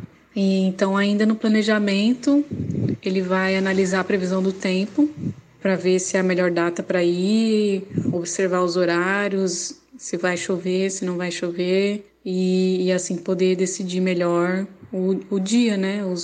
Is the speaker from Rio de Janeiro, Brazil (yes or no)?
no; São Paulo, Brazil; eu sou de São Paulo, nasci em São Paulo, mas a minha família, meu pai veio do Paraná e minha mãe veio da Bahia.